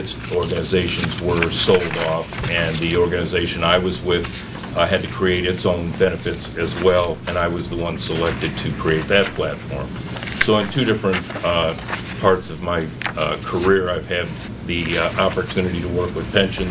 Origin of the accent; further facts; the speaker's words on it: New York, United States; originally from the state of New York, Western New York, graduate, and I like to be specific about that. I'm not from New York City.